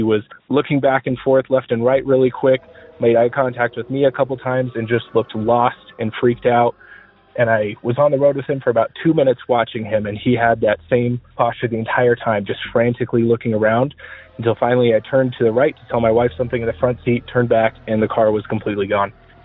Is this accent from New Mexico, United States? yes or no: yes; Albuquerque, New Mexico, United States; Like I said, I'm from Albuquerque, New Mexico, and when you're coming west into town on I-40, you go through what we call the canyon